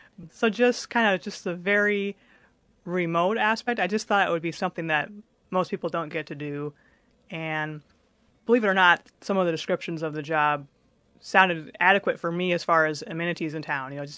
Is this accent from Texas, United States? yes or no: no; Altoona, Iowa, United States; moved away as an adult; I came from Altoona, Iowa, right in the middle of Iowa.